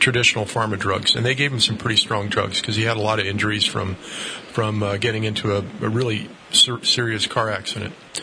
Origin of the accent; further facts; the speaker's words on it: Claryville, New York, United States; I grew up on the East Coast. I grew up, and I went to Woodstock.